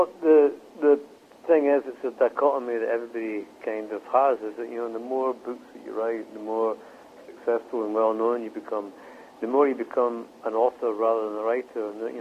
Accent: Leith, Scotland, United Kingdom; also born or lived in Muirhouse; everybody where I grew up in Leith and in Muirhouse and the schemes, they could just chat and talk and tell tales for ages.

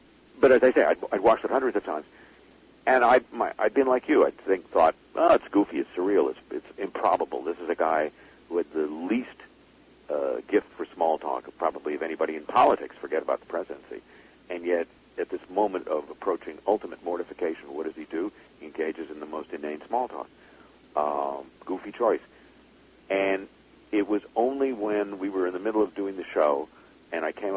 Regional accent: Los Angeles, California, United States; I grew up in Southern California. We're not rural. I grew up in Los Angeles.

